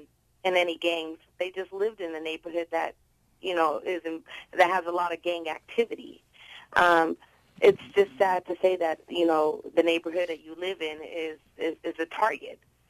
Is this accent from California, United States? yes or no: yes; San Francisco, California, United States; now in Concord, United States; born and raised in the Mission District my whole life, and recently, 2 years ago, I just moved to Concord because I'm raising a 16-year-old myself